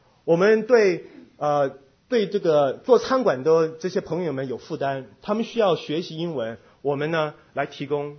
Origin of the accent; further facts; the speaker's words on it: South Korea; Chinese is a second language; 我们来自不同地方，大陆、台湾、香港，还有我这个韩国。